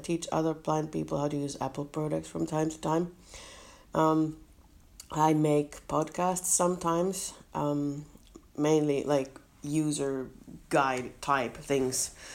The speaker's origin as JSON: {"language": "English", "country": "Finland", "second_language": "English", "said": "already I told you already that I'm from Finland, and that English is not my first language, so that already has been said."}